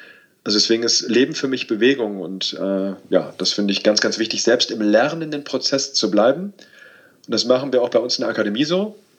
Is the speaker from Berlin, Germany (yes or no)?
yes; Berlin, Germany; ich bin in Berlin aufgewachsen, in Spandau, im Westteil von Berlin. Wir haben 500 Meter von der Mauer gewohnt.